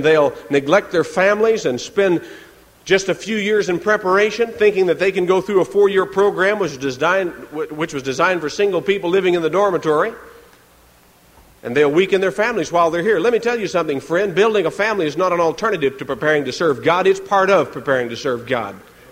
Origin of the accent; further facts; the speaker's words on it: Kentucky, United States; also born or lived in South Carolina; now in Florida, United States; I lived in South Carolina for about 14 years. I was born and raised in Kentucky. I think of both states in a sense as my home, although this is really my home.